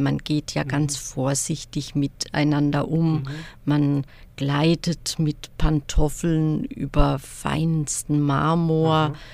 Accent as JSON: {"language": "German", "region": "Baden-Württemberg", "country": "Germany", "tie": "born or raised there", "accent": "Baden dialect", "said": "Ja, ich selbst bin in einem badischen Dorf aufgewachsen und ich habe sehr starken Dialekt gesprochen als Kind."}